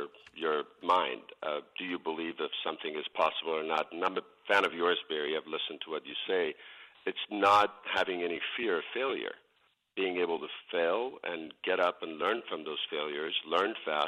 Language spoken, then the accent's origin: English; Iran; English is a second language; now in United States; opportunities were extremely limited where I come from Iran